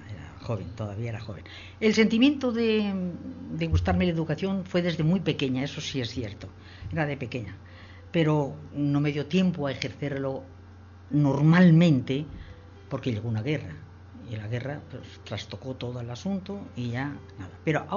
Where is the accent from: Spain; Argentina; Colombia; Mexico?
Spain; La Peraleja, Castilla-La Mancha; Mi pueblo fue una cosa muy específica, algo que no se da con mucha facilidad. Y es